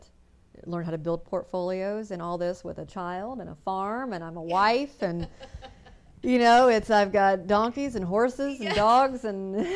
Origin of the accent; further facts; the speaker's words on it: Pensacola, Florida, United States; also born or lived in Los Angeles; I was born and raised here in Pensacola, and I left after serving 3 years in college at the University of South Alabama. I moved to Los Angeles and became a makeup artist in film and TV.